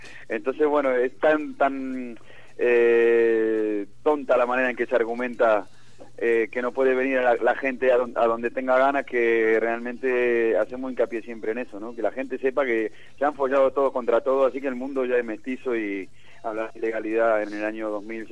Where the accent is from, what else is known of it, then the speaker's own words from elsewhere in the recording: Argentina; now in Barcelona, Spain; A mí me toca de Argentina.